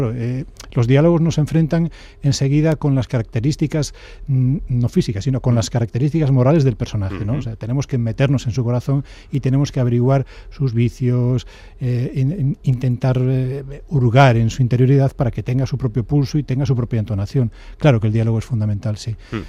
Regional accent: Galicia, Spain; yo soy gallego, ajá, como bien sabes, y vivo en Andalucía, ¿no?

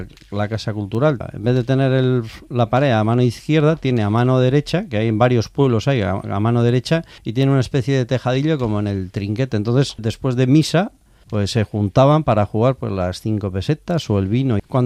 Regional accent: Leiza, Navarre, Spain; born there; Yo soy nacido en Leiza, al lado de la plaza, entonces pues el poch de la pelota lo he oído desde que nací.

